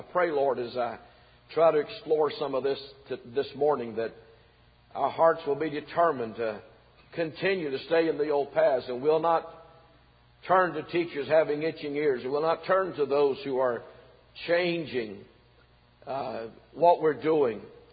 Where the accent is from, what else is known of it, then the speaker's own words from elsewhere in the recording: South Carolina, United States; accent: American; I know you cannot tell where I'm from, but we are from South Carolina. And my accent is purely American and clear as a bell.